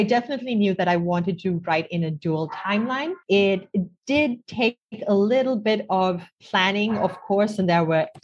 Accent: Sri Lanka; and I grew up in Sri Lanka, I still live here now.

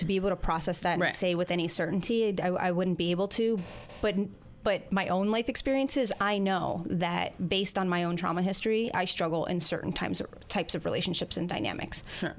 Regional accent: Queens, New York, United States; I grew up in Queens. I grew up in South Richmond Hill, Queens.

